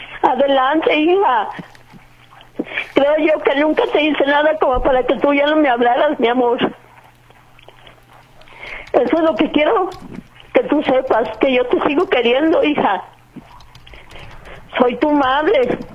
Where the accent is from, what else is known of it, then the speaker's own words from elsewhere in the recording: Tlajomulco de Zúñiga, Jalisco, Mexico; De aquí, del municipio de Tlajomulco, de Zúñiga.